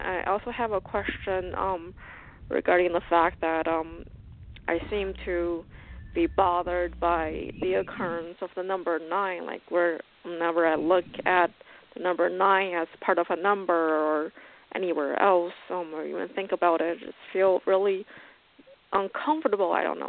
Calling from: Pennsylvania, United States; I'm from Pennsylvania.

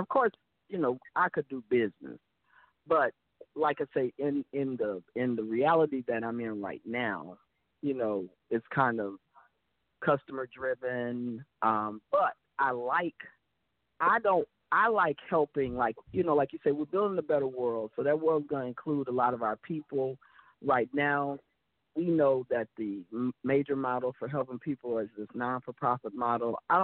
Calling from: Houston, Texas, United States; I'm calling from Houston, Texas.

